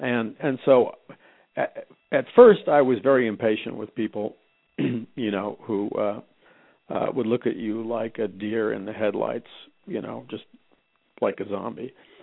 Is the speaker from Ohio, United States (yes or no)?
no; New York City, New York, United States; I grew up in New York City. I was demonstrating with the radical activist Abby Hoffman when I was 15 years old.